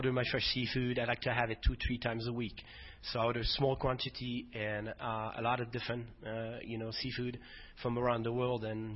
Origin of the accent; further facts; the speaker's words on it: Grand Est, France; I'm from Vosges, actually.